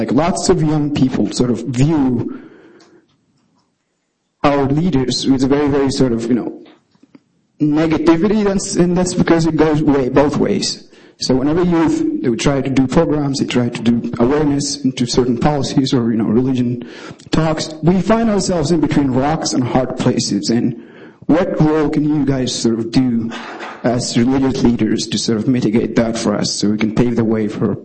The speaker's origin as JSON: {"language": "English", "country": "Sudan", "said": "I'm from Sudan and a recent graduate from the University of Rochester, upstate New York."}